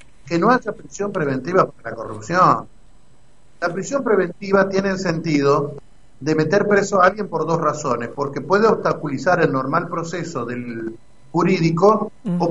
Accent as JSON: {"language": "Spanish", "country": "Argentina", "said": "nosotros nos decíamos Argentina potencia"}